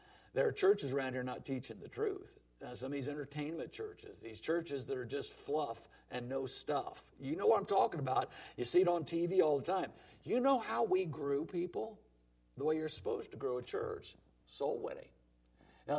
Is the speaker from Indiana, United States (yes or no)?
yes; Portland, Indiana, United States; there was a group of people in my hometown area, Portland, Indiana, who wanted to start a fundamental independent Bible-believing church.